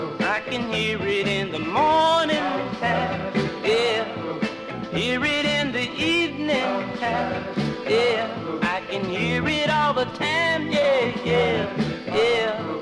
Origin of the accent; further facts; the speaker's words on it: Chicago, Illinois, United States; Don't you know I'm from the South Side?